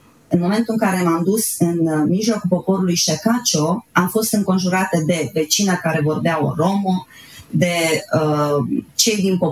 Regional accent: Romania; Și eu, ca și româncă, m-am îmbogățit

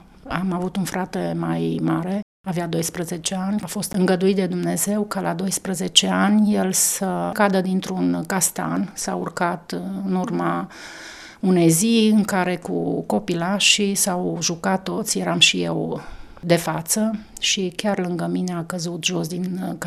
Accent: Turda, Cluj County, Romania; born there; M-am născut în Turda, într-o familie de oameni credincioși

